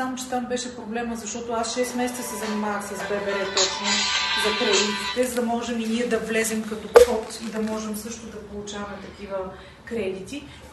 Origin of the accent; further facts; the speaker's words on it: Silistra, Silistra Province, Bulgaria; Аз съм от Силистра.